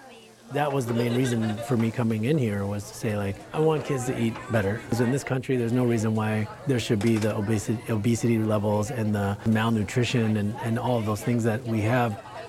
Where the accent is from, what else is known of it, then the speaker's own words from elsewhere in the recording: Racine, Wisconsin, United States; also born or lived in South Korea; I was born in South Korea, and then I was adopted by a family in Racine, Wisconsin, and grew up on a farm. With like chickens and vegetables, and then, you know, mostly hay and horses